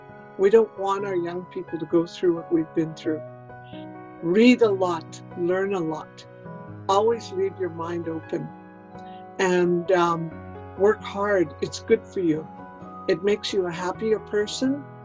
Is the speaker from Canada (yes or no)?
yes; Northwest Territories, Canada; I am from the Northwest Territories in the Saugatuck region. I'm Dene, I'm Mountain Dene.